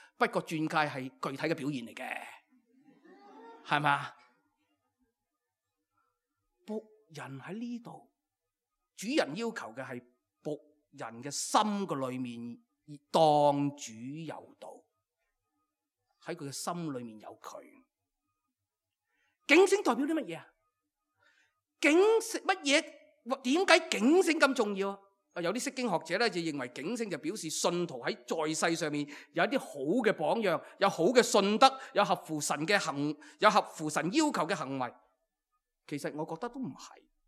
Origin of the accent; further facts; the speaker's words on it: China; 我作为一个中国人，我就容易明白什么叫做孝顺。